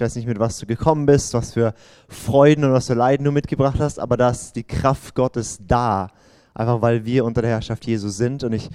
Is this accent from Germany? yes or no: yes; St. Georgen im Schwarzwald, Baden-Württemberg, Germany; ich bin aus St. Georgen im Schwarzwald, das ist aber Villingen-Schwenningen die Ecke